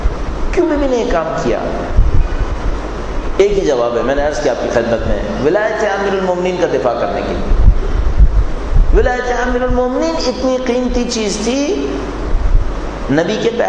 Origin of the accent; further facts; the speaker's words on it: Pakistan; مثلا میں پاکستانی ہوں، پاکستان کے اندر رہ رہا ہوں